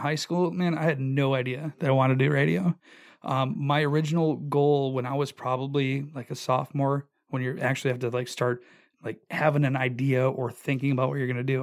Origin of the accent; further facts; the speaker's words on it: Eau Claire, Wisconsin, United States; Doing 7 years part-time on a country music station back in my hometown of Eau Claire, Wisconsin, and didn't have a full-time opportunity.